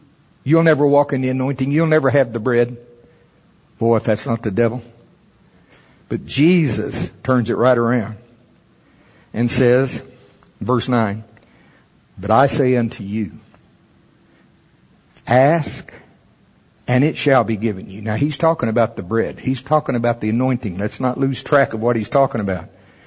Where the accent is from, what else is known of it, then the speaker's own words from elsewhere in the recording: United States; I'm from Pottawatomie County.